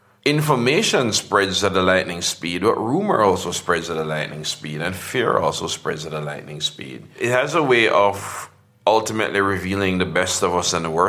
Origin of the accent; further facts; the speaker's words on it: Portmore, Saint Catherine, Jamaica; I grew up in a suburb outside Kingston called Portmore.